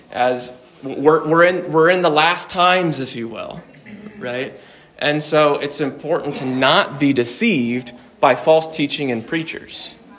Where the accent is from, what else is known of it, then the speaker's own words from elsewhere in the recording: United States; What am I doing? I'm American. What can I say?